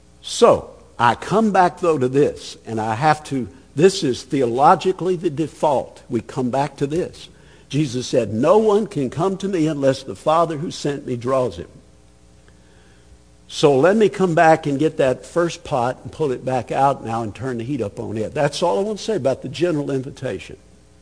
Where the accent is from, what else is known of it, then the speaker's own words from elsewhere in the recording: Bible Belt, United States; I grew up in the Bible Belt, and I grew up in a culture where, I guess before I became a Christian, I probably sat through just about as many invitations as anybody.